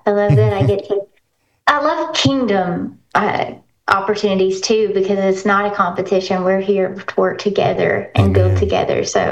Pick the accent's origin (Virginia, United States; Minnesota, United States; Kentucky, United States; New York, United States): Kentucky, United States; also born or lived in Tuscaloosa; I lived in Tuscaloosa, Alabama for a while. But I'm originally from Kentucky.